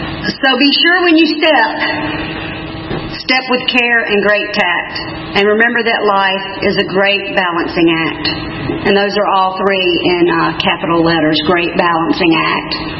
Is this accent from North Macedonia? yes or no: no; Atlanta, Georgia, United States; I was born in South Fulton Hospital. I'm a native Atlantan.